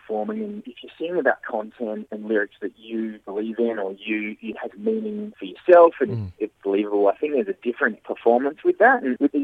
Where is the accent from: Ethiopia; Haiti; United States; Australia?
Australia; Adelaide, South Australia; moved away; I grew up in Adelaide there